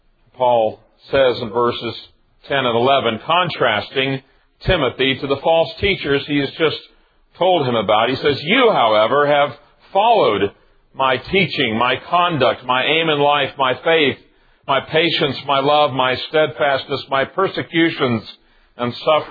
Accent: Tulsa, Oklahoma, United States; Those are all things I have been trained to do growing up in Tulsa, Oklahoma, where we're not unfamiliar with severe storms.

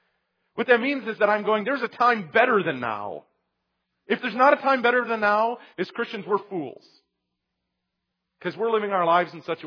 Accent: Detroit, Michigan, United States; which I grew up in Detroit, and it stands for the Detroit Tigers.

